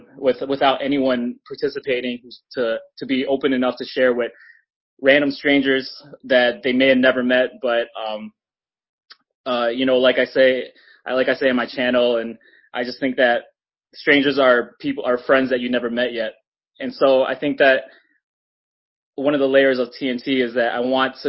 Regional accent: Michigan, United States; I'm originally from Michigan.

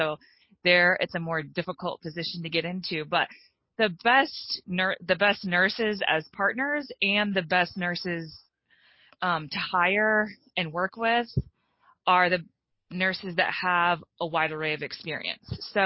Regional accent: Colorado, United States; growing up in Colorado, you know, I love the mountains, but I haven't ever been near a beach

